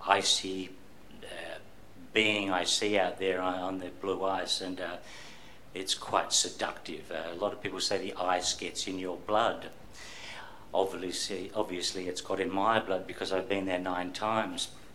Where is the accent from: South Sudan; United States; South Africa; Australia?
Australia; Melbourne, Victoria; born there; I was born in Melbourne many football seasons ago. I went to art school in Melbourne at VCA. That was in the early 80s, after which I started travelling